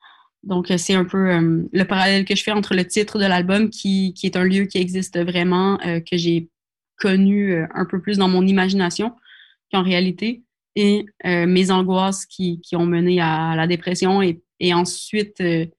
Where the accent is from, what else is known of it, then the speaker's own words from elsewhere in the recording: Quebec, Canada; Tu sais, je suis québécoise, donc au Québec, on est beaucoup, on est un petit milieu quand même, et on est à côté des États-Unis, à côté du Canada anglais.